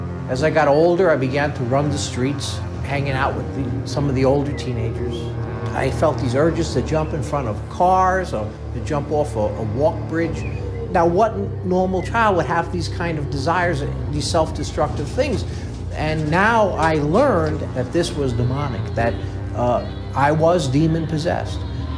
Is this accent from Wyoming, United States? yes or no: no; Bronx, New York, United States; also born or lived in Brooklyn; I was born in 1953 in Brooklyn, New York, and taken right home to the Bronx. I was adopted right at birth by … I lived in the Soundview section of the Bronx.